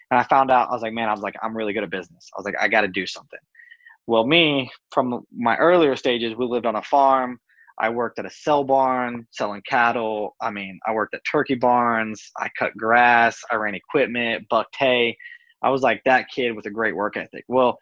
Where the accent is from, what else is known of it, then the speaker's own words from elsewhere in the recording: Clarksville, Tennessee, United States; I'm from Clarksville, Tennessee.